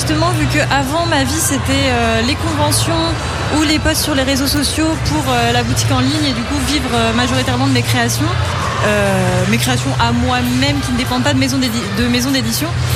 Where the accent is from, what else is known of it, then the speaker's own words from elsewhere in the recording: France; J'ai grandi en France, j'ai passé toute ma vie en France